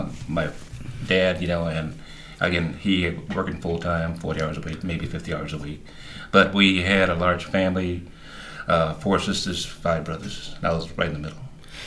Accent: Saginaw, Michigan, United States; born there; I was born in Saginaw, Michigan, and I went to school at St. Joseph High.

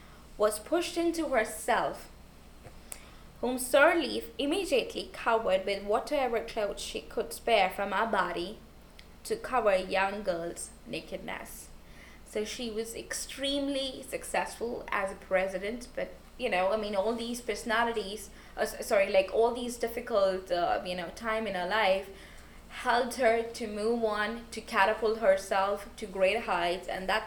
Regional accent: India; I'm from India.

